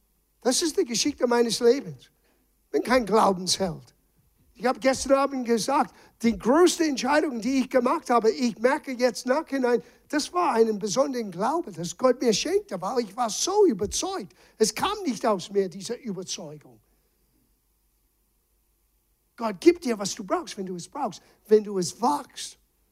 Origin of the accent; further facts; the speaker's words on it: Rhode Island, United States; German is a second language; now in Germany; Weißt du, wo ich bin? Die sprechen Deutsch. Ich kenne kein Deutsch. Hallo? Das ist das Land vom Dichter und Denker. Ich komme aus Rhode Island.